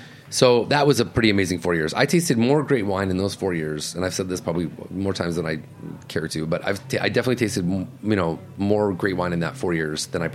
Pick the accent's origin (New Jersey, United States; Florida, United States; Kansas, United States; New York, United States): New York, United States; Rochester; I grew up in Rochester, New York.